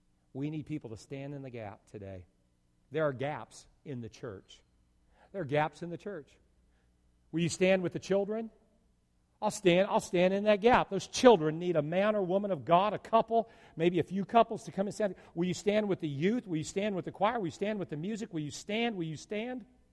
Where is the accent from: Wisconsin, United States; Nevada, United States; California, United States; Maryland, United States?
California, United States; Vallejo; now in Detroit, United States; When I was growing up, I rooted for Oakland. I grew up in Vallejo.